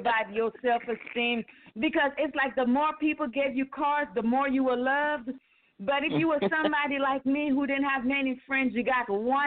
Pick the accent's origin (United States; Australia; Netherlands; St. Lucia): St. Lucia; now in U.S. Virgin Islands; I remember when I was growing up in St. Lucia, I don't remember celebrating Valentine's. But when I moved to the U.S. Virgin Islands, when we got to school